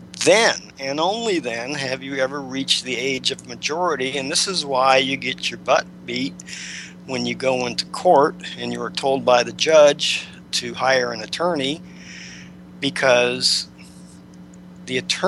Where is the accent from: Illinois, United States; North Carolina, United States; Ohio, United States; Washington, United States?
Ohio, United States; born there; In my case, I was born in Ohio. I would get one out of Columbus.